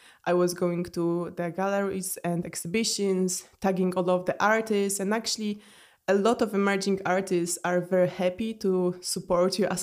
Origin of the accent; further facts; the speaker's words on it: Poland; I grew up in Poland, where only painting and sculpture are considered as true art.